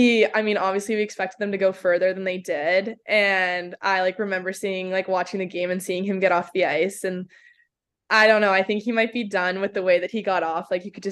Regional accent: Lynn, Massachusetts, United States; Yeah, so I love growing up in Lynn.

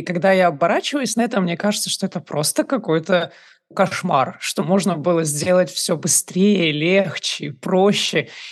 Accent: Kazakhstan; born there; Я родилась в Казахстане, закончила там университет

